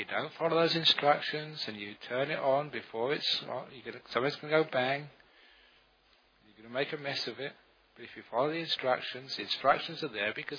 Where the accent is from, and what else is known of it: London, United Kingdom; now in Australia